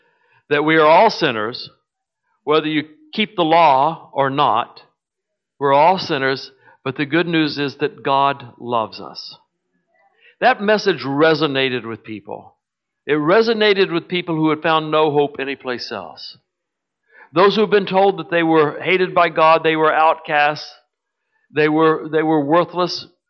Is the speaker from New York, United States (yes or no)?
no; Texas, United States; But I'm a Texan. Your winters are killing me, man.